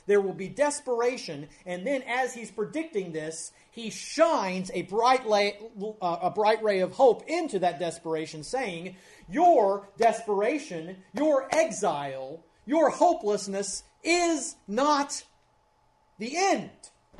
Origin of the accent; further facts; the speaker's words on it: Kentucky, United States; also born or lived in Cincinnati; a Navy child, lived in like 300 different places before I met her. I claim Kentucky, even though I was born in Cincinnati.